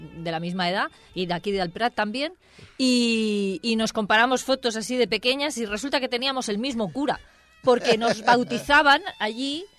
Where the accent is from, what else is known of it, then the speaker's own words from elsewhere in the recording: El Prat de Llobregat, Catalonia, Spain; also born or lived in Barcelona; nací en Barcelona, pero soy del Prat de Llobregat. Claro. Como todos los de mi generación, nacimos en un hospital público que estaba en Barcelona y nos registraban en Barcelona.